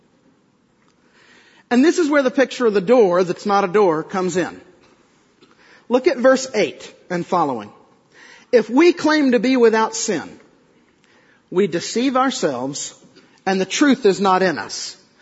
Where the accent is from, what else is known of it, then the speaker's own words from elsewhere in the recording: Texas, United States; also born or lived in Oklahoma; I was born technically in Oklahoma, but most of you know I was raised in West Texas, which is just this side of the culture gap, that I think actually is in Arkansas.